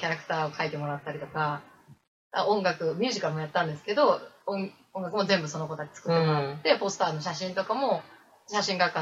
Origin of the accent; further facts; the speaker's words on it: Osaka, Japan; 大阪から来ました、29歳になりました、